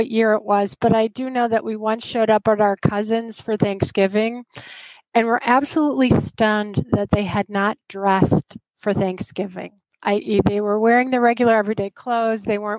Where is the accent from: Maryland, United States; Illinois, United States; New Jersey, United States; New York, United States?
Illinois, United States; I grew up outside of Chicago, so a suburb of Chicago.